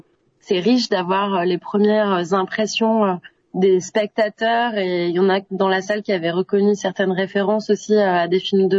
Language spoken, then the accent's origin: French; Montpellier, Occitanie, France; born there; Bah moi, je suis née à Montpellier, je suis très attachée à ma région.